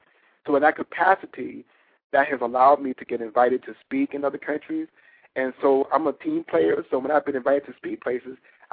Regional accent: Norfolk, Virginia, United States; Well, I grew up actually in Southern Virginia. I grew up in Norfolk and Virginia.

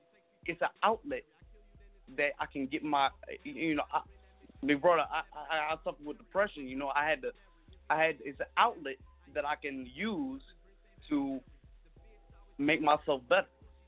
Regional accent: New Orleans, Louisiana, United States; I'm from New Orleans, Louisiana.

